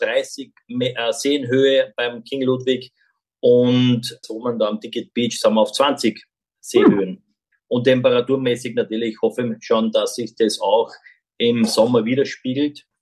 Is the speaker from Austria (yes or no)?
yes; Austria; für mich als Österreicher